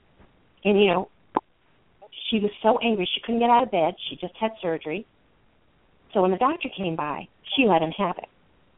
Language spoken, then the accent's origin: English; England, United Kingdom; I grew up in England, and I grew up that you don't talk back to your elders.